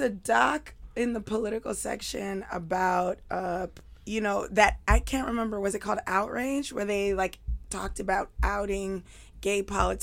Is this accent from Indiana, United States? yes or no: no; New York City, New York, United States; but I grew up in East New York, Brooklyn. Yeah, there were books for black kids there.